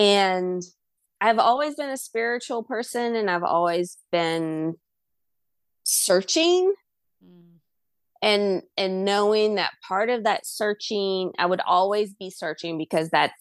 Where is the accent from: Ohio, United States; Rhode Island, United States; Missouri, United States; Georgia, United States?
Georgia, United States; I grew up in Georgia.